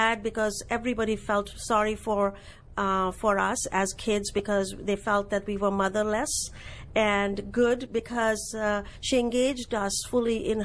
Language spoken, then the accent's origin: English; India; As an immigrant, especially in 1986, when being an Indian was not in style, people were more concerned about my ethnicity rather than my capabilities.